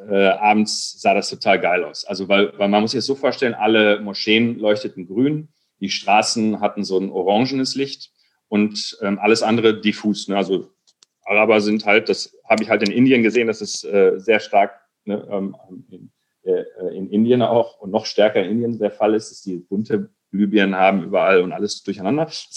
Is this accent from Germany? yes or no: yes; North Rhine-Westphalia, Germany; Wir sind im Kreis Recklinghausen aufgewachsen, mitten im Ruhrgebiet.